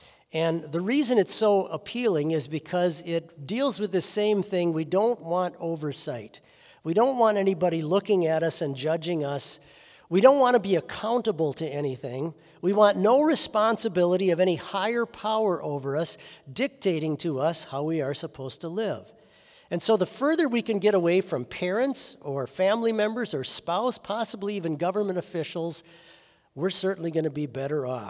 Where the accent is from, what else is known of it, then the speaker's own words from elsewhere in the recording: United States; It was very unusual for me as an American to see something like that.